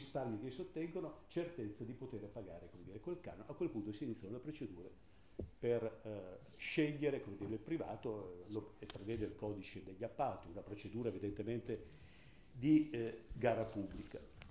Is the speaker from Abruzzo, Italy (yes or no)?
no; Rivoli, Piedmont, Italy; Io vengo da Rivoli, ho impiegato 15 anni, ero sindaco